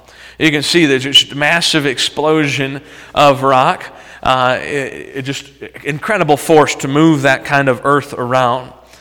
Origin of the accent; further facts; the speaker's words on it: Midwest, United States; I grew up in the Midwest, we don't see very many layers.